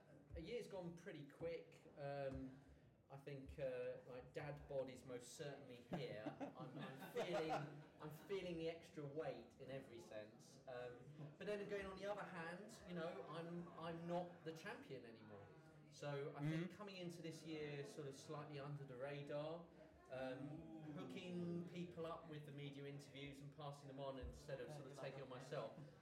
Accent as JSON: {"language": "English", "region": "South East England", "country": "United Kingdom", "said": "I'm from Kent, by the way."}